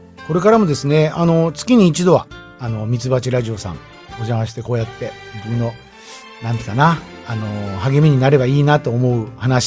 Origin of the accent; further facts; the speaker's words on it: Kumamoto, Japan; 僕は熊本市の下通りで生まれて、繊維問屋街があるんですけど、街中で生まれ育ったんですけど、